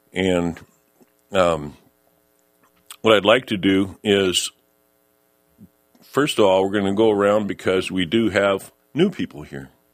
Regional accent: Pierre, South Dakota, United States; I'm the chairman, and I'm from Pierre.

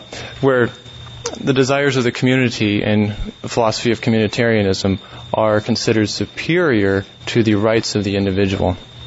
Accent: Mitchell, South Dakota, United States; I'm from Mitchell, testifying on behalf of myself.

